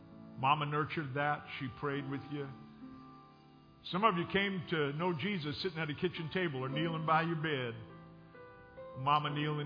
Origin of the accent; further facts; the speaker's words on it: Louisiana, United States; accent: Cajun; It took me a long time to overcome my Cajun accent, and every once in a while it comes back.